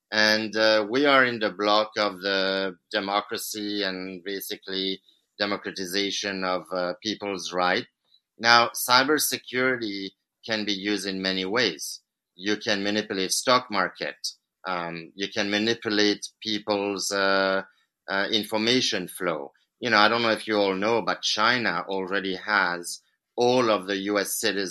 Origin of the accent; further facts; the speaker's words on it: Switzerland; You know, I'm from Switzerland. We used to have those atomic shelters back in the days, in the 50s.